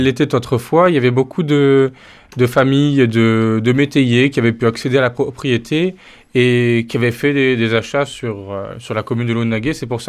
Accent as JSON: {"language": "French", "region": "Hauts-de-France", "country": "France", "said": "Ah, je suis du Nord."}